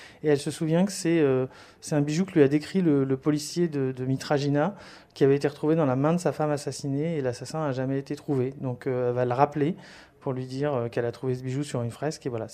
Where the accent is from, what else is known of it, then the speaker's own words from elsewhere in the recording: Compiègne, Hauts-de-France, France; now in Troyes, France; j'ai 49 ans, je suis né à Compiègne et j'ai fait toute ma première partie de scolarité à la Croix-Saint-Ouen et à Compiègne. Et depuis quelques années maintenant, après des études à Reims, j'habite à Troyes